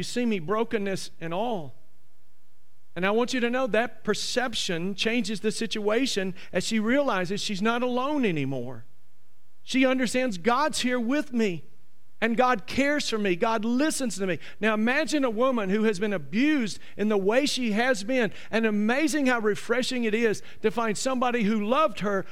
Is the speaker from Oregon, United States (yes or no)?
no; Mississippi, United States; You know, I have a lot of fond memories growing up in Mississippi, and there were many colorful characters, we might call them, that were a part of my life in this little small country community.